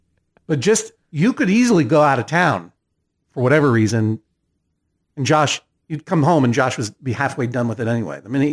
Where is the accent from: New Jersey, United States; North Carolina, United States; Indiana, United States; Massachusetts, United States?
Massachusetts, United States; I didn't grow up in Connecticut. I'm from Massachusetts. We don't play that.